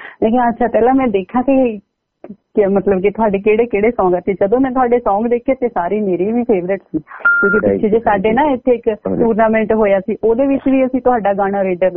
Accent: Ludhiana, Punjab, India; ਮੈਂ ਵੀ ਮਾਲਵੇ ਦੀ ਆ, ਮੈਂ ਜੀ ਲੁਧਿਆਣੇ ਤੋਂ।

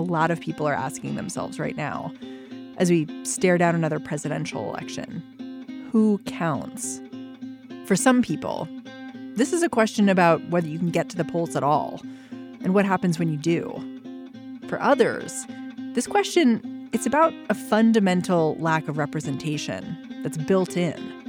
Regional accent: Maryland, United States; I mean, it's funny because I grew up in Maryland. I saw those license plates.

